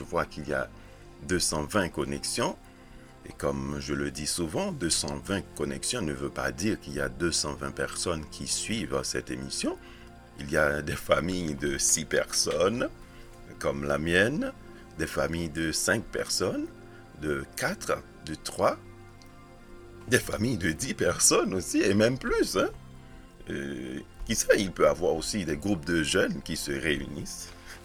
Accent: Haiti; born there; dans mon pays d'origine, mon pays natal qui est Haïti.

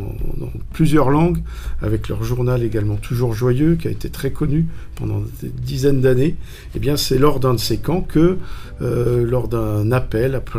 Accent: Nice, Provence-Alpes-Côte d'Azur, France; also born or lived in Antibes / Marseille / Geneva / London; Je suis né sur la Côte d'Azur, à Antibes. J'ai passé les 11 premières années de ma vie à Nice. Ensuite, j'étais à Marseille, puis à Genève.

